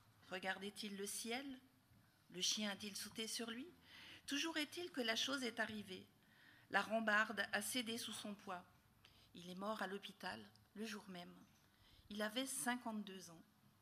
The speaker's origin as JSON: {"language": "French", "region": "Grand Est", "country": "France", "tie": "born or raised there", "said": "C'était un jour de 1977 dans la ville où j'ai grandi, en Alsace."}